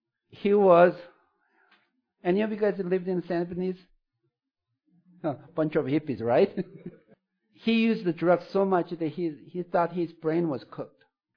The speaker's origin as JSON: {"language": "English", "country": "South Korea", "said": "I'm from South Korea, where we faced the communist, where we lived under the communist regime for a while."}